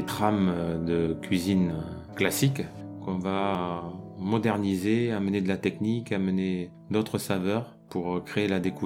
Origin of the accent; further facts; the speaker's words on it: Occitanie, France; je suis natif à côté de Narbonne.